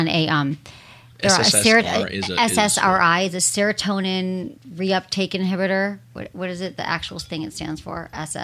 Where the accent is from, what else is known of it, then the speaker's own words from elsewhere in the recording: San Francisco, California, United States; And I grew up in San Francisco. I was there mostly. It's like, I miss it.